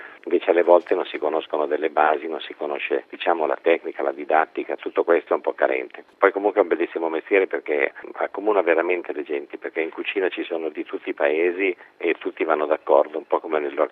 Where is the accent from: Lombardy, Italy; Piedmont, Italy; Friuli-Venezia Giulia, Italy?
Lombardy, Italy; Milan; Io sono milanese, per cui ho vissuto in una città abbastanza internazionale, diciamo, abbastanza cosmopolita